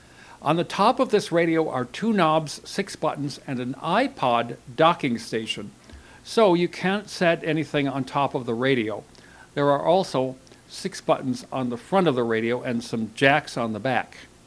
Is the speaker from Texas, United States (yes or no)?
no; Rochester, New York, United States; The public radio station, WXXI, in my hometown of Rochester, New York, was running three channels